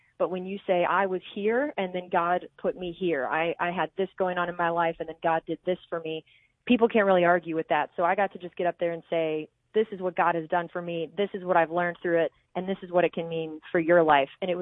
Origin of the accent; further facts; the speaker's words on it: Dallas, Texas, United States; I grew up in Dallas.